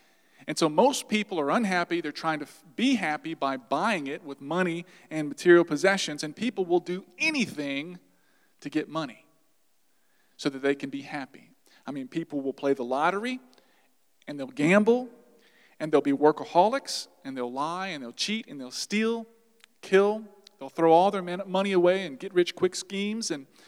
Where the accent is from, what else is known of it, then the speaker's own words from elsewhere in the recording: Louisiana, United States; We're from South Louisiana. Aren't we like the most obese place in the world?